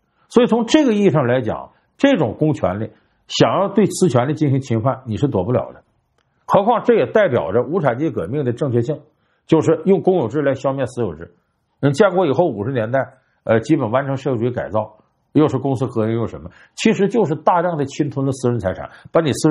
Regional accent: Harbin, Heilongjiang, China; 我们老家哈尔滨有一个厂子叫轴承厂

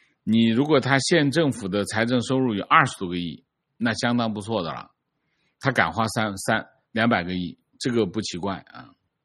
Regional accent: Wuhan, Hubei, China; 我是武汉的，

